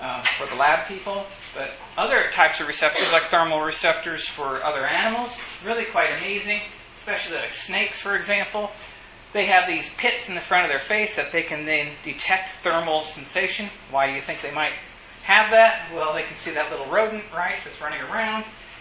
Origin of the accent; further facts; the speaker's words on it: Sweetwater, Texas, United States; So I grew up in Sweetwater, Texas, I know. But only from high school on up.